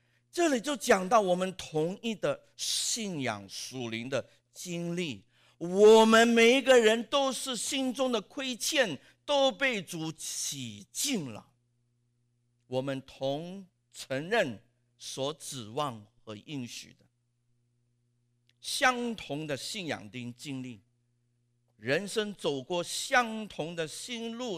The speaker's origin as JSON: {"language": "Chinese", "country": "Hong Kong", "tie": "born there", "said": "我是香港生的上海人，我们叫自己叫香港仔"}